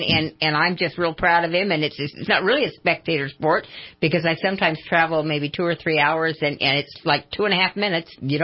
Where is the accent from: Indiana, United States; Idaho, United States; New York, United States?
Idaho, United States; I was born and raised in Idaho, so I always take a trip back to Twin Falls.